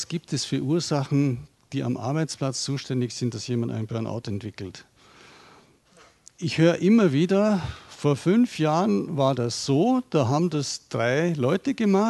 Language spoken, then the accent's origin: German; Bavaria, Germany; Und wenn man in Bayern T-Shirts drucken würde, wo ich herkomme, dann würden ähnliche Sprüche auf Bayerisch draufstehen.